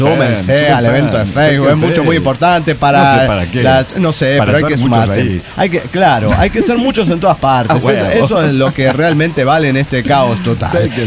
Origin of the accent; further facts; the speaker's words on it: Huaraz, Ancash, Peru; de Huaraz, Perú.